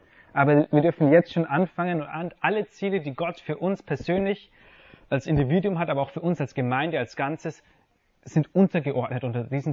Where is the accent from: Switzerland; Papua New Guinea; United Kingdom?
Papua New Guinea; also born or lived in Africa / Austria / Germany; now in South Tyrol, Italy; ich bin in Afrika geboren, bin laut Pass Österreich, habe da auch ein bisschen gelebt, aber in Papua-Neuguinea aufgewachsen, war in Deutschland zum Studieren und bin jetzt in Südtirol.